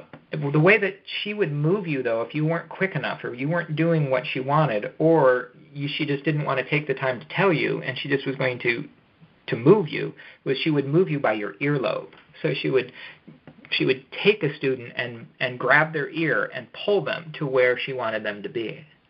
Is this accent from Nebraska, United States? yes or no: yes; Omaha, Nebraska, United States; born there; And so I was born in Omaha. So I was born in the Midwest in Nebraska.